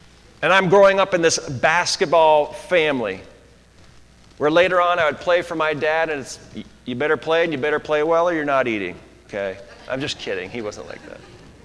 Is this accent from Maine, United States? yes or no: no; Nampa, Idaho, United States; born there; I was born here in Nampa. We had a small house over by NNU.